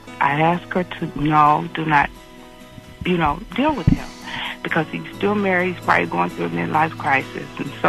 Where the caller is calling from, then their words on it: Chicago, Illinois, United States; from Chicago.